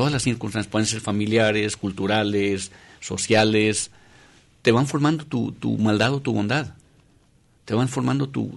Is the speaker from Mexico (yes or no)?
yes; Mexico; qué tipo de México estamos viendo? Para mí la política en mi país se ha ido deteriorando a tal grado